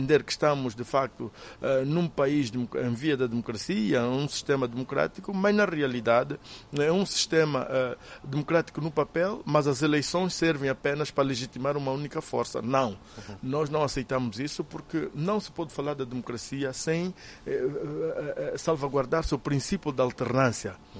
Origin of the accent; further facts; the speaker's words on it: Angola; eu pessoalmente como angolano, sinto-me envergonhado